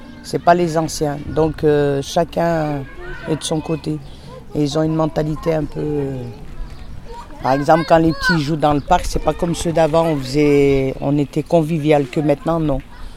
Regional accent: Le Pont-de-Claix, Auvergne-Rhône-Alpes, France; on a grandi à Pont-de-Clé, on a grandi aux îles de Mars, on habite aux Olympiades

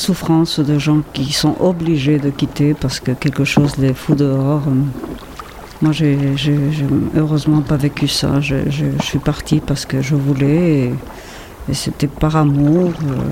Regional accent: Ecuador; moved away as an adult; now in France; Moi-même, je suis une exilée. Je viens de l'Équateur. Je suis venue en France il y a 35 ans avec un mari français

